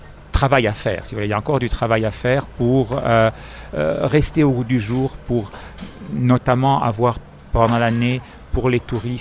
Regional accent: Chermignon, Valais, Switzerland; parce que nous, on est de Chermignon

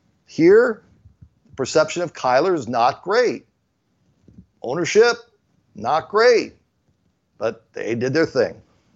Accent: San Diego, California, United States; Growing up in San Diego, it was Jerry Coleman, and Jerry would call an infield fly a home run.

